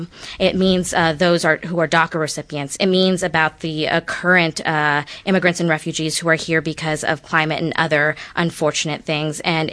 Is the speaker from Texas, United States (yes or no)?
yes; Houston, Texas, United States; also born or lived in California; I was born in California and raised in Houston. And between my husband and I have over close to 40 family members in Houston.